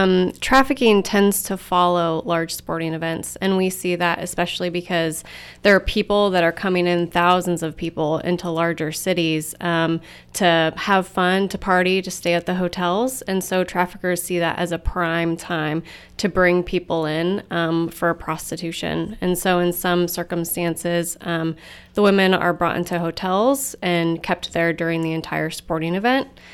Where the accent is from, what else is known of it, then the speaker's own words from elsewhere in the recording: Noblesville, Indiana, United States; So I grew up in Noblesville, so still kind of close to home.